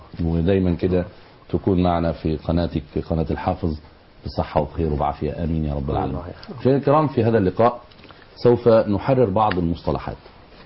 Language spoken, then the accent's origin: Arabic; Egypt; وأن يحفظ بلادنا مصر من كل سوء،